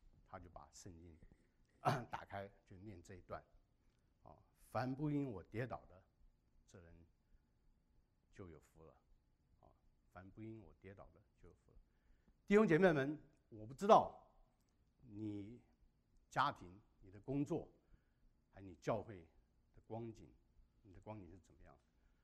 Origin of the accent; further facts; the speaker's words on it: China; 更多的把这个恩典啊加给我们中国人啊